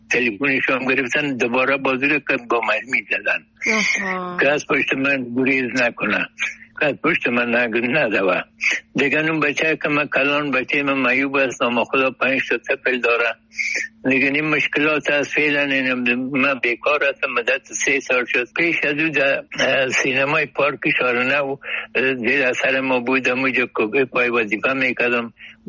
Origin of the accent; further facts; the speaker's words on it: Kabul, Afghanistan; در شهر خرابات در شهر کونی کابل ولایتم هست